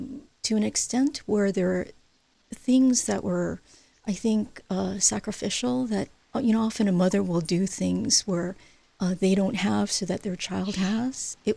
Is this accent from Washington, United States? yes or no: no; Honolulu, Hawaii, United States; I grew up in Honolulu. I'm happy to say that I'm a product of the public school system here, from elementary through the University of Hawaii.